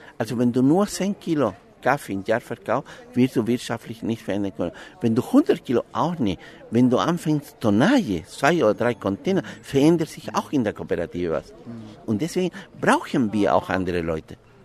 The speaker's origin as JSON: {"language": "German", "country": "Chile", "moved": "yes", "said": "Also ich komme aus einer politischen Familie. Ich komme aus Chile. Wir hatten damals die Regierung Allende unterstützt. Und meine Eltern mussten aus dem Land gehen nach der Militärdiktatur."}